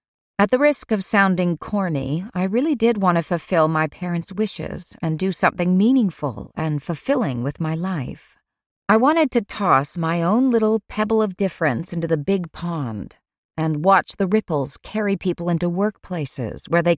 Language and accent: English; Ireland; I grew up in Ireland in a big farmhouse surrounded by apple trees with the River Innie running through the back field beyond the swaying cypress trees.